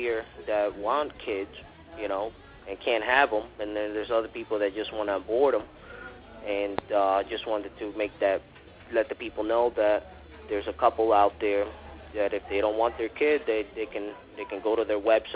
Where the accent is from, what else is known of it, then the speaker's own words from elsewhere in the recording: New York, United States; How are you? … I'm actually from New York.